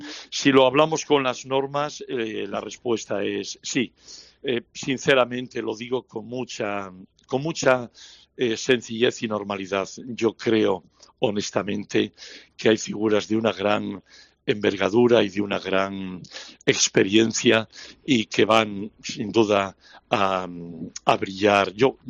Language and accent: Spanish; Asturias, Spain; sabía de mi condición española, asturiana